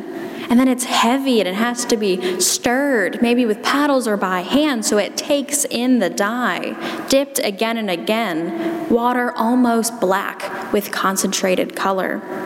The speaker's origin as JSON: {"language": "English", "region": "South Carolina", "country": "United States", "accent": "South Carolina", "said": "And in my South Carolina accent, I'm going to say Bethsaida a lot, so I apologize for that."}